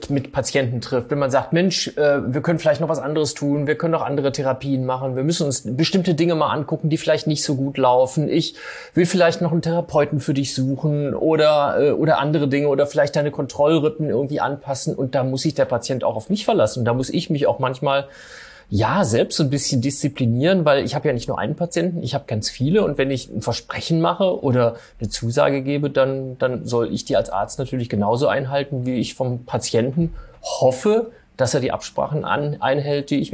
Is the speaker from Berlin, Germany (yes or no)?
yes; Berlin, Germany; um ganz genau zu sein, aus Berlin.